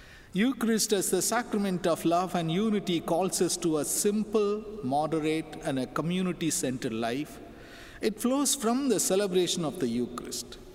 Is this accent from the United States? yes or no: no; India; from India. I come from a large family of 10 children.